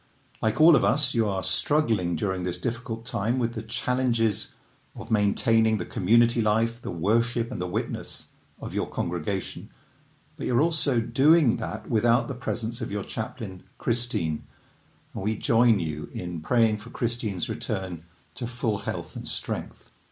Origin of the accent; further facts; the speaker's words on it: England, United Kingdom; I, as an Englishman, am a subject of one of the few surviving kingdoms of the modern world, the United Kingdom.